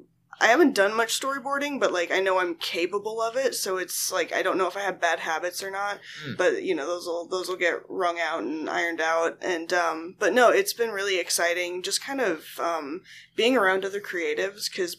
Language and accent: English; Indiana, United States; because, you know, I'm from Indiana, and it's quite a ways to the West Coast.